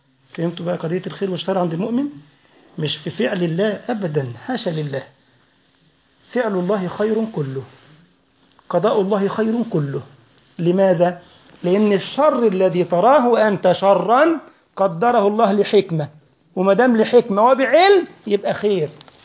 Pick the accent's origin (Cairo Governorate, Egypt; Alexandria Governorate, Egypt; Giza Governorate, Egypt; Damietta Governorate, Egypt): Giza Governorate, Egypt; كان عندنا في الجيزة كلام ده من حوالي ازيد من 15 سنة